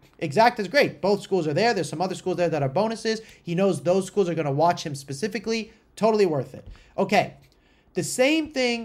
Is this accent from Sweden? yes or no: no; Malibu, California, United States; moved away as an adult; I grew up in Malibu, California, like a very affluent place, and my parents worked their tails off so I could go to ID camps and whatnot, and I ended up in Valpo, Indiana.